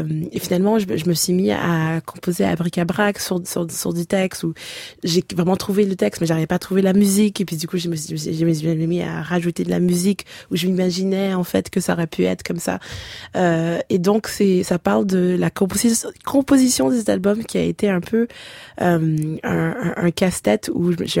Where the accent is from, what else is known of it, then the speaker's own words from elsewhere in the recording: Haiti; je me sens haïtienne par la manière dont j'ai été élevée, par la manière dont je compose, la manière dont j'ai à réagir au monde